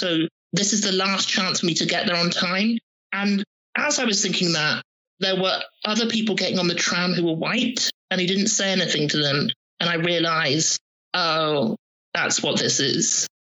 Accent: South West England, United Kingdom; because I grew up in Devon. So I literally was the Black population for a significant part of the 90s.

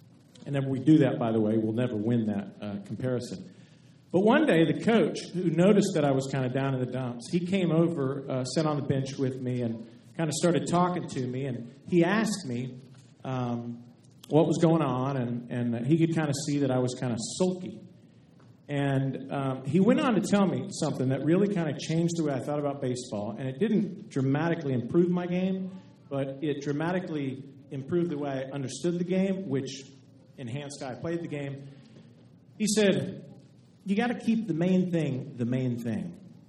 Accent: Lakeland, United States; I grew up in Lakeland and went to grade school and then middle school and high school in Lakeland.

